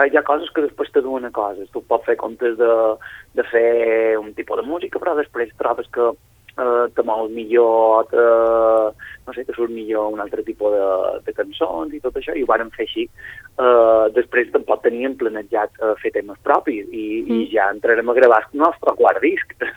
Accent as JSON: {"language": "Catalan", "town": "Sant Jordi", "region": "Balearic Islands", "country": "Spain", "said": "i jo, que soc de Sant Jordi, que no sé molt bé què faig allà"}